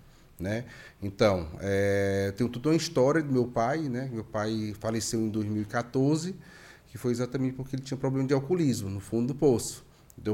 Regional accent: Fortaleza, Ceará, Brazil; now in João Pessoa, Brazil; eu tinha morado em Fortaleza antes, né? Porque eu sou de Fortaleza, só que eu tinha me mudado para João Pessoa.

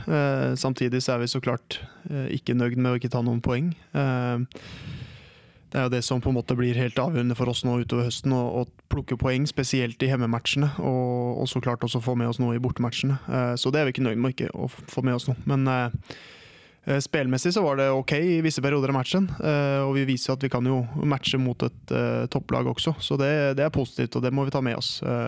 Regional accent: Degerfors, Örebro County, Sweden; Lite under 5 timmar är det från Degerfors, så är min hemby.

